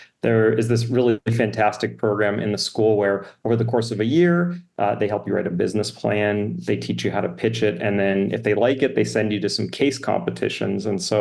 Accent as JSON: {"language": "English", "town": "Jerome", "region": "Arizona", "country": "United States", "tie": "born or raised there", "said": "So from the way back, I grew up in Jerome, Arizona. It's a small former mining town turned ghost town turned artist community."}